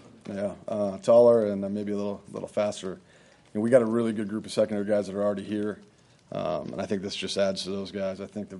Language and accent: English; Raleigh, North Carolina, United States; I'm from Raleigh, North Carolina, so I know a little bit of some people down there.